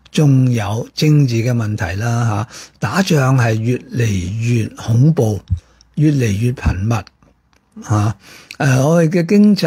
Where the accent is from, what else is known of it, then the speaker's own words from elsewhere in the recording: Hong Kong; 我哋香港系居安思危，好托赖咧，我哋香港人系喺一个温室里边